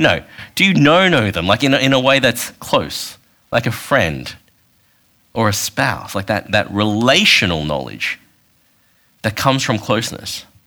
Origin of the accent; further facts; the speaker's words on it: Australia; growing up in Australia, you know, because I've got a Chinese and Taiwanese background. I grew up in Australia, and while I'm proud of my ethnicity and I've adopted some of the cultural values, I live and speak like an Australian, don't I?